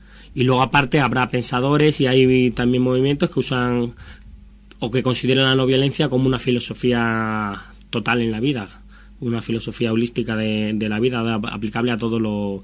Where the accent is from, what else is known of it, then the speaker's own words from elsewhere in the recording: Extremadura, Spain; also born or lived in Madrid; al abandonar Madrid ya no estoy en un colectivo como el que estaba, estoy en mi pueblo, en Extremadura, en la comarca de la Vera.